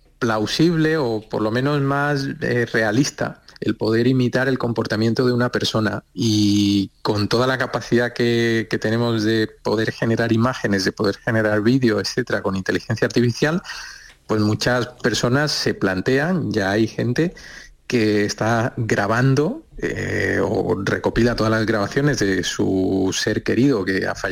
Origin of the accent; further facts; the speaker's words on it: Seville, Andalusia, Spain; yo soy sevillano, todos los sevillanos y todos los andaluces seguramente van a identificar